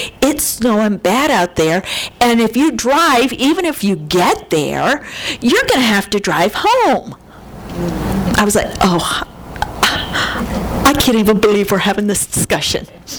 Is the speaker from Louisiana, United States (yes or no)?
no; Buffalo, New York, United States; I'm like, are you kidding me? I'm from Buffalo.